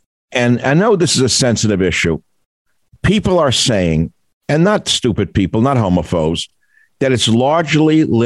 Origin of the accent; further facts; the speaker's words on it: Minsk, Belarus; and it's because you're from Pinsk and I'm from Minsk.